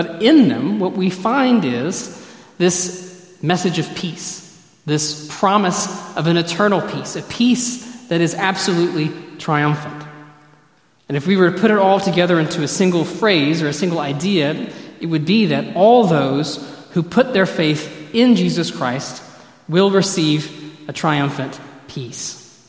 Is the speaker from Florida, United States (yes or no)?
no; North Carolina, United States; I grew up in North Carolina